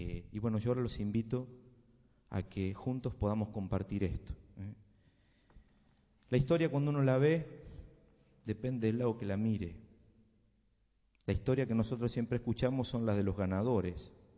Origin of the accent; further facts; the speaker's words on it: Argentina; A mí me cuestionó mucho la cultura como argentino, pensé en mis raíces y me costaba descubrirlas.